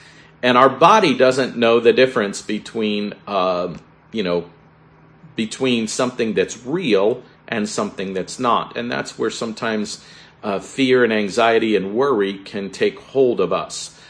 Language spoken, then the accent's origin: English; Florida, United States; growing up in South Florida, living through several hurricanes and tropical storms